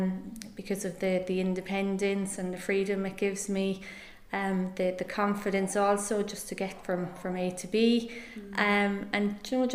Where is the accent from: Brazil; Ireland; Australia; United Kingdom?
Ireland; Killorglin, Munster; I grew up in Killorglin. My family home is in Beaufort, but I've lived in Killorglin for a long time.